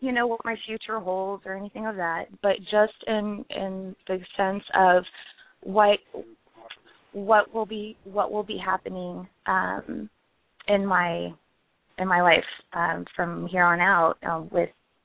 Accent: San Jose, California, United States; born there; Oh, I was born in San Jose, California.

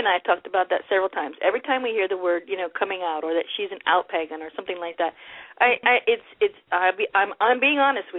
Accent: Michigan, United States; And it really, and I grew up in Michigan, actually.

